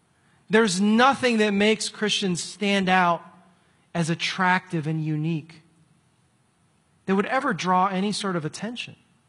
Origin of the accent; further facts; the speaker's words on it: Philippines; I know, I'm Filipino, we eat weird things